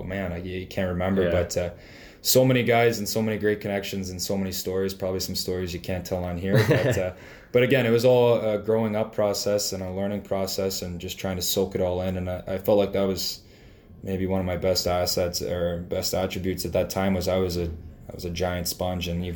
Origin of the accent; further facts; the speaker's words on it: Pittsburgh, Pennsylvania, United States; now in Windsor, Canada; yeah, I'm from Pittsburgh, but Windsor became my adopted home pretty quickly.